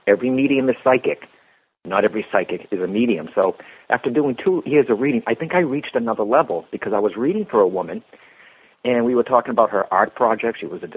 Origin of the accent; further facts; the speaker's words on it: Boston, Massachusetts, United States; I was raised in Boston, Mass, and Irish-Italian Catholic, and I was one of five children.